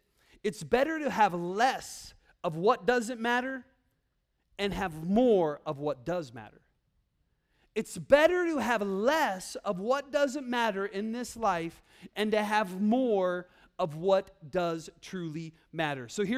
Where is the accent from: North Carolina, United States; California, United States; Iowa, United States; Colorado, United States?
Iowa, United States; I grew up in Iowa, and so we had this really janky amusement park